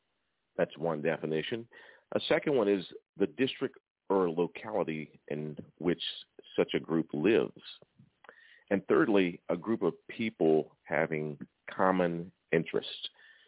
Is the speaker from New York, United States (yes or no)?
no; Greeneville, Tennessee, United States; I'm in my hometown of Greenville, Tennessee